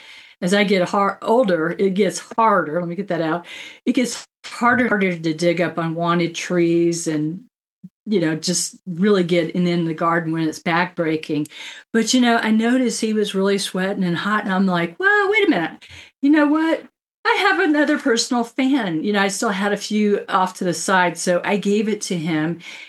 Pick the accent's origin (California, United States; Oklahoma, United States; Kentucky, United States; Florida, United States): Florida, United States; growing up in Florida and working, being stationed in the Black Hills of South Dakota is pretty cool.